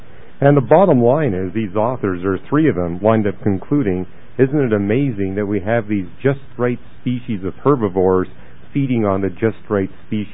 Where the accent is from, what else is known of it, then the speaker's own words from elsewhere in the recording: British Columbia, Canada; but I grew up in British Columbia. British Columbia is a place where you got glaciers everywhere.